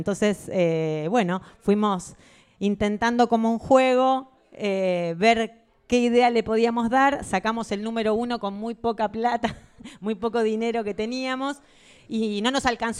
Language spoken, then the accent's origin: Spanish; Argentina; now in Barcelona, Spain; no solamente aquí en Barcelona, en España, y desde el otro lado del Atlántico, donde soy nativa, desde Argentina.